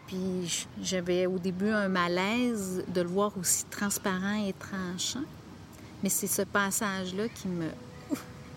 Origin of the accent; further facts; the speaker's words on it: Beauharnois, Quebec, Canada; j'ai grandi à Beauharnois et j'ai fait mon école secondaire dans une polyvalente, à la polyvalente de Beauharnois.